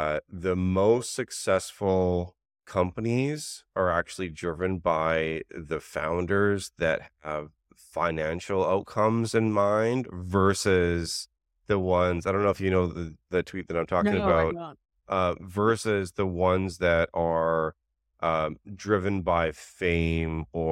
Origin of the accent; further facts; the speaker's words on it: Vancouver, British Columbia, Canada; moved away; I'm from Vancouver, huge fan when I was there.